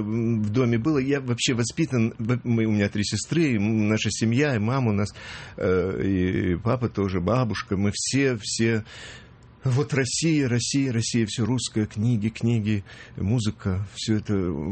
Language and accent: Russian; China; Я родился в Китае. Родители, они вот оказались в Китае. Мама родилась там тоже.